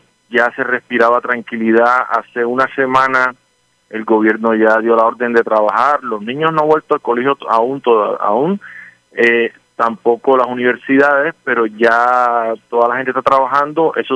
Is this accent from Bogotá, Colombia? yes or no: no; Cartagena, Bolívar, Colombia; now in China; soy de Cartagena, Colombia, y ahí al lado tuyo en Barranquilla.